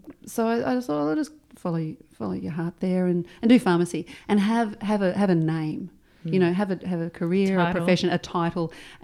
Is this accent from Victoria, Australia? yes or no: no; Canberra, Australian Capital Territory, Australia; So growing up in Canberra was good, great outdoors, lots of space, freedom, easy car parking.